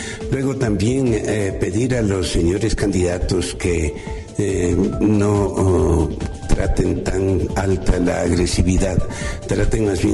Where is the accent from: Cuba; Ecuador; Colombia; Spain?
Ecuador; como pueblo ecuatoriano acataremos sin ninguna condición lo que el pueblo diga.